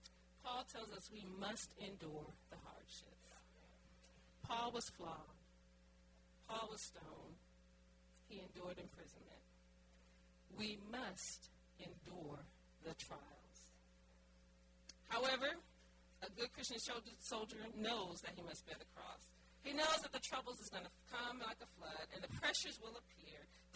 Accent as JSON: {"language": "English", "town": "New Orleans", "region": "Louisiana", "country": "United States", "said": "I'm from New Orleans and I can't cook."}